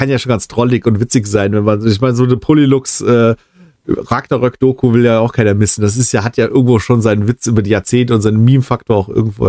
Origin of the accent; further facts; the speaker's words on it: Limburg, Hesse, Germany; Wie gesagt, ich komme aus Limburg